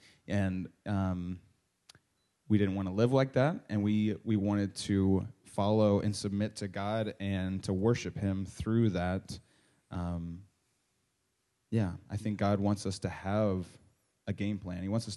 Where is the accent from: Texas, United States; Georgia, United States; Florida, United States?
Florida, United States; Tallahassee; I grew up in Tallahassee.